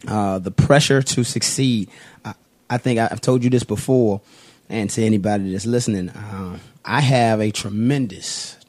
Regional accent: Richmond, Virginia, United States; Richmond, Virginia.

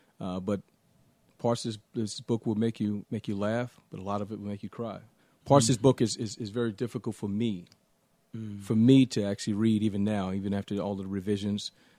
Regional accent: Augusta, Georgia, United States; also born or lived in Atlanta; And so growing up in the South, Augusta, Georgia, Atlanta, we're a lot more in tune with the history and the journey.

